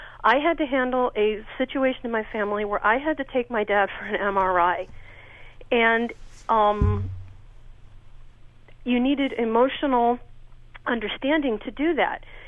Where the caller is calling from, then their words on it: Bakersfield, California, United States; I'm from Bakersfield, California, and I happen to be 37.